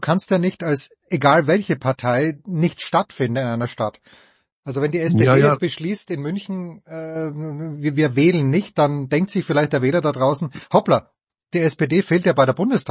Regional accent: Austria; ich darf ja nicht wählen als Österreicher

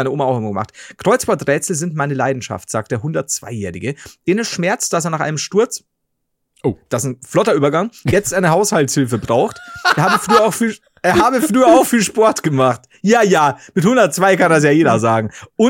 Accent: Bavaria, Germany; Das ist zu nah an der Semmel als Bayer.

